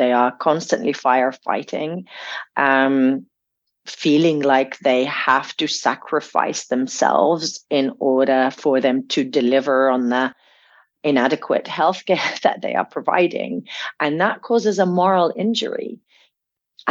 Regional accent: Damascus, Damascus Governorate, Syria; I remember, you know, being age 6 and growing up in Damascus and playing with my siblings and my cousins

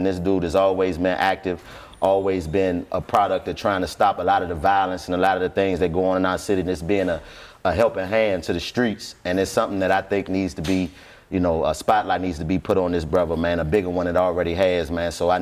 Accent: Washington, District of Columbia, United States; it's 85% as I'm born and raised in Washington, D.C.

